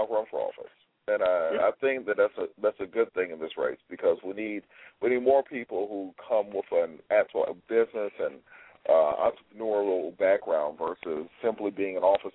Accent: Atlanta, Georgia, United States; I'm originally from Atlanta, Georgia.

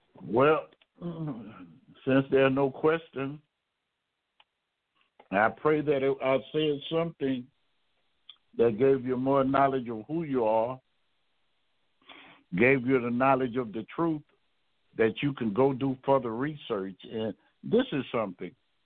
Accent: Louisiana, United States; and I'm from Louisiana and gumbo, that's a staple.

